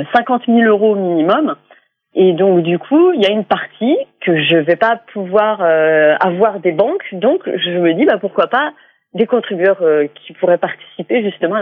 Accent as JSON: {"language": "French", "town": "Nouvoitou", "region": "Brittany", "country": "France", "tie": "born there", "said": "j'ai envie de faire quelque chose pour ma communauté, pour Nouvoitou, parce que je suis née à Nouvoitou."}